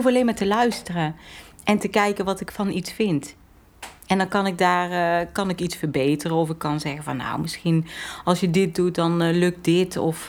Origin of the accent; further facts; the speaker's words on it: Veldhoven, North Brabant, Netherlands; Ik ben opgegroeid in Veldhoven. Toen naar Tilburg gegaan en na mijn studie, dus dat was 2006... 2007 ben ik weer naar Eindhoven gekomen. En in 2020 ben ik verhuisd naar Geldrop.